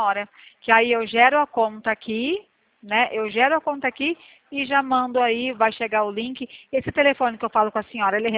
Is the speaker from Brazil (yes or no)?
yes; Bebedouro, São Paulo, Brazil; Não, eu sou da cidade de Bebedouro.